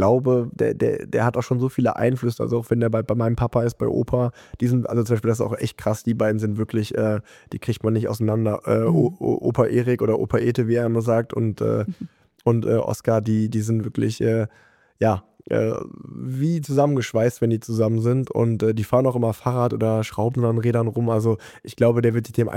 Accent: Kesselbüren, North Rhine-Westphalia, Germany; Ich bin halt in Unna groß geworden, oder nicht mal richtig in Unna, sondern eigentlich noch in einem Dorf vor Unna, in Kesselbüren, da wohnen 700 Menschen.

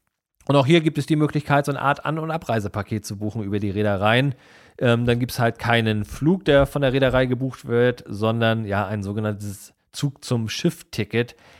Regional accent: Kiel, Schleswig-Holstein, Germany; Meine Heimatstadt Kiel

